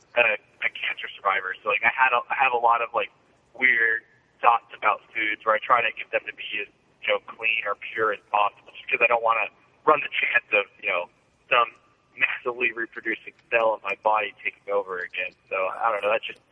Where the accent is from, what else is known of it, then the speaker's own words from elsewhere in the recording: California, United States; And yes, I'm from California, so you can roll your eyes.